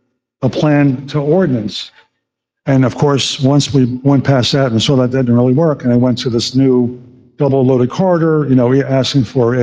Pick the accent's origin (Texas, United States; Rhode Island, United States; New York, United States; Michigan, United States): New York, United States; I'm from New York. I've lived in railroad apartments where you had these long, long hallways